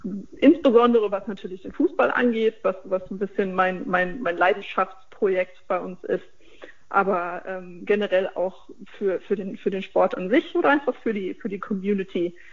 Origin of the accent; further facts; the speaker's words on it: Hesse, Germany; Na, als Hessin kann es nur die Eintracht sein.